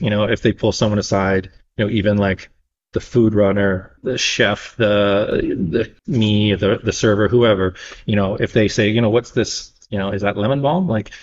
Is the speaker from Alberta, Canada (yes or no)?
no; Niagara, Ontario, Canada; I grew up in Niagara.